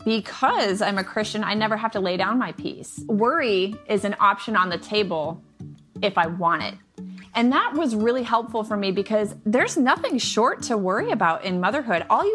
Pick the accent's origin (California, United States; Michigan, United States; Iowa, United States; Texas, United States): Michigan, United States; I am a Midwest mama of 7. I'm originally from Michigan, but I married a Southern man on the internet.